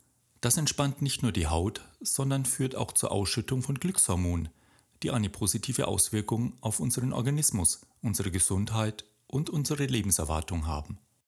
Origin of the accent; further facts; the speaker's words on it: Bavaria, Germany; Ich bin Franke, kleiner, unpassender Scherz am Rande.